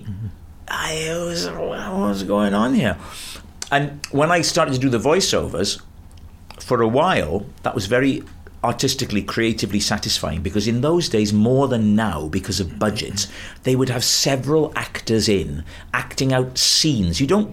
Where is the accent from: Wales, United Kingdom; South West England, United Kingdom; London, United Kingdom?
Wales, United Kingdom; I was doing these whimsical observations about being Welsh and growing up in Wales